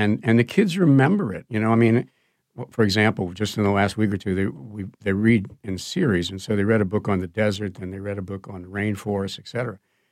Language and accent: English; New Orleans, Louisiana, United States; I was born in New Orleans on Cambrone Street, actually, and then grew up in the greater New Orleans area, attended a couple of Catholic grammar schools, graduated from Rummel High School